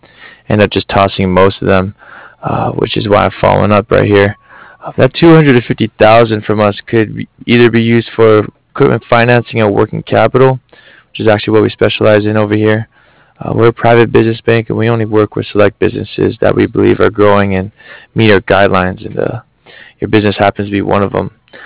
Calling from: Cardiff, Wales, United Kingdom; I'm calling here from Cardiff.

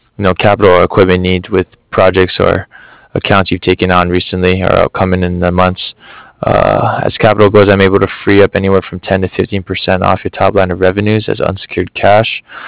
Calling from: Cardiff, Wales, United Kingdom; I'm calling here from Cardiff.

